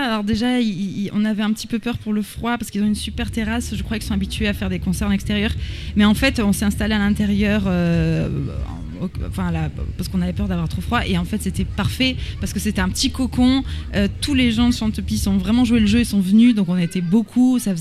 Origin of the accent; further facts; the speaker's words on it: Marseille, Provence-Alpes-Côte d'Azur, France; also born or lived in Chile; moi, comme Marseillaise, après avoir parti plus de 10 ans de Marseille, au Chili, etc., de revenir dans ma ville natale, qui a énormément changé, mais aussi qui a gardé des choses très, très anciennes